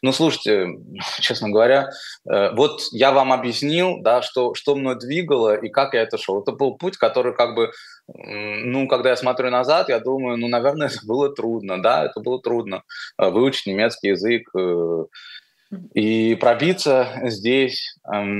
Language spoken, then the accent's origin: Russian; Russia; Я в Российской Федерации, я вырос, или в Советском Союзе, я рос в то время, когда люди, которые выглядели как я, они не считались титульными. Или меня считали кавказцем, или меня считали евреем